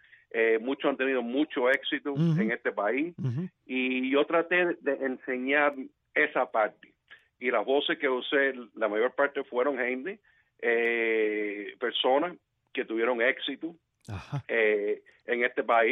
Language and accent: Spanish; Miami, Florida, United States; porque yo nací en Miami